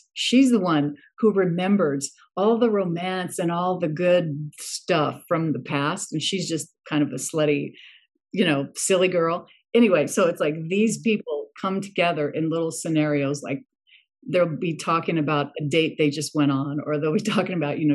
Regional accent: Arizona, United States; born there; also born or lived in Utah / Los Angeles; No, I was born in Arizona.

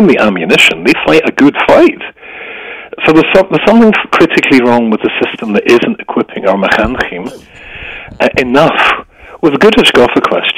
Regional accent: United Kingdom; maybe it's because I'm British.

